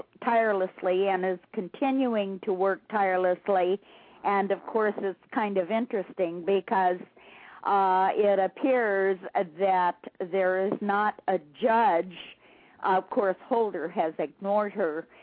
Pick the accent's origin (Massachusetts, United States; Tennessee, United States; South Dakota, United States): South Dakota, United States; Pine Ridge Reservation; I sure am. I'm from the Pine Ridge Reservation.